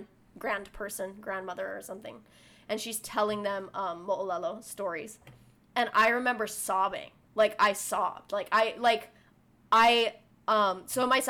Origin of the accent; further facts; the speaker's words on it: Hawaii, United States; I can sympathize and empathize on a certain level being Hawaiian.